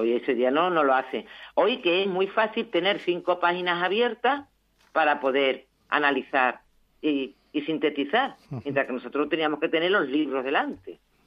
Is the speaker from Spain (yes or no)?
yes; Andalusia, Spain; Yo soy muy andaluza y me gustan las palabras, decirlas como...